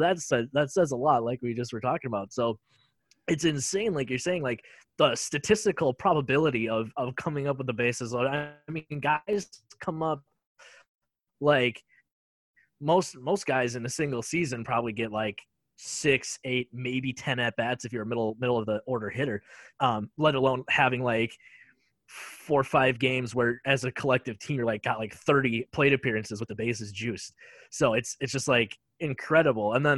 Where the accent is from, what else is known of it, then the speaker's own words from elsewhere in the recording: Wisconsin, United States; Like I said, myself, when we were doing the meet and greet thing, I'm from Wisconsin.